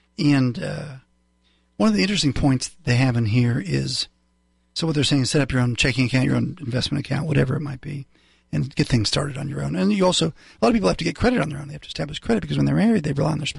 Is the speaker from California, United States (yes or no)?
no; Ohio, United States; I grew up in Northern Ohio, so I'm a big Ohio State and Woody Hayes fan.